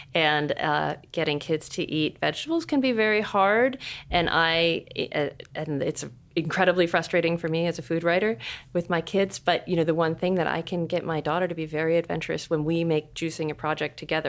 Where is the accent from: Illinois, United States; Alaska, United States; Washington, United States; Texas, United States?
Washington, United States; Seattle; I'm from Seattle.